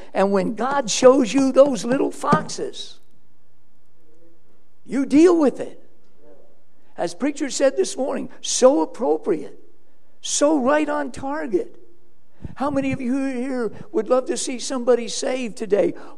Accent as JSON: {"language": "English", "region": "Florida", "country": "United States", "tie": "born or raised there", "said": "I was a Florida boy. I grew up in Florida. I knew what the weather was."}